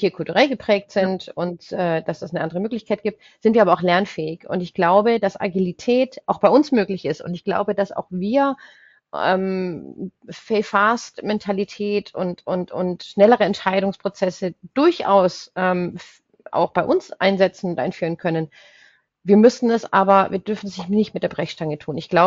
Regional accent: Germany; muss ich mich als Deutsche manchmal so ein bisschen rechtfertigen

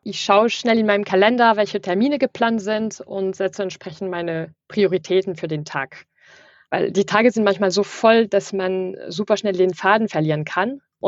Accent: Île-de-France, France; German is a second language; moved away as an adult; now in Germany; Ich komme aus der Nähe von Paris.

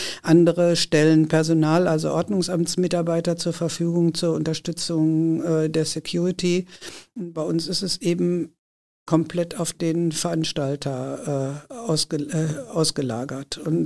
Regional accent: Hüls, North Rhine-Westphalia, Germany; Also ich bin auch ein Hülser Kind. Ich bin fast 60 Jahre alt und ich bin in Hüls geboren und aufgewachsen.

